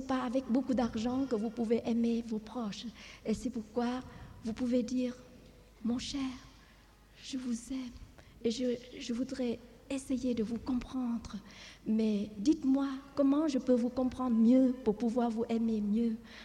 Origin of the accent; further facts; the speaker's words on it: Vietnam; moved away; En fait, j'ai quitté le Vietnam depuis 68, mais je n'ai jamais quitté une minute. Mes mains ont atteint le Vietnam chaque moment